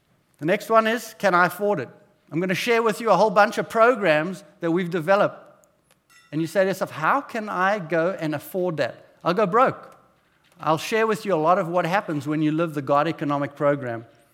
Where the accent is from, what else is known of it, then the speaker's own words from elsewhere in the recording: South Africa; now in United States; I come from South Africa. We don't really know about suing, but when I got here, I truly found out.